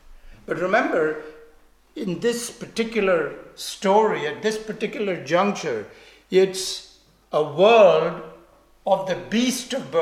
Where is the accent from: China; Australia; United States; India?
India; moved away as an adult; I grew up in India until I was 19 or so, and we have these carts.